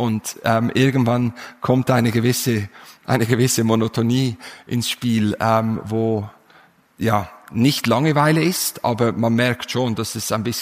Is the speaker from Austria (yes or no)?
no; Switzerland; Als Schweizer kennt man vielleicht das Mittelmeer und denkt, das Mittelmeer ist groß.